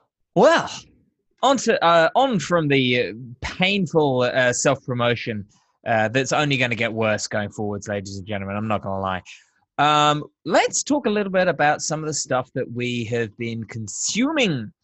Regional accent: United Kingdom; Of course. Come on, I'm British.

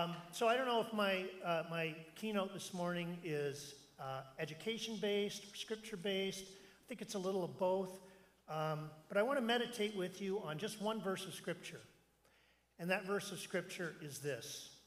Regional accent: Canada; In hockey, which I grew up with in Canada

